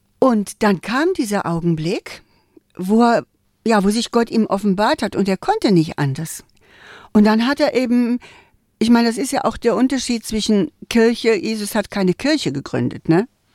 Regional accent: Cologne, North Rhine-Westphalia, Germany; born there; Ich bin in Köln geboren und es gab eigentlich einen Grund.

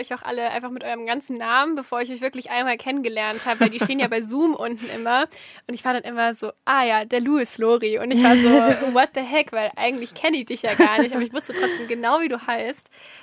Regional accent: Baden-Württemberg, Germany; Ich komme aus der Nähe von Heidelberg

